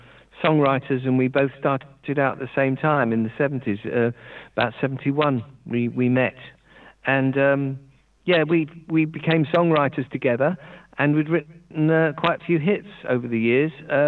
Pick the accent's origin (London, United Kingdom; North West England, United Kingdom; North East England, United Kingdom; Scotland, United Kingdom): London, United Kingdom; I was born in London. I was in the heart of London. So I'm a London born and bred. I've lived here all my life.